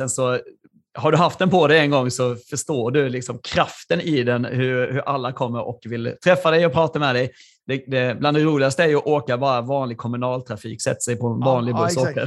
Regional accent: Småland, Sweden; det är inte bara min småländska bakgrund som gör att man liksom älskar att vara liksom kostnadseffektiv

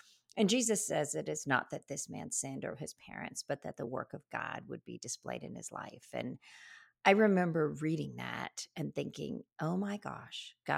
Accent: India; born there; So I got polio as an infant when I was born in India

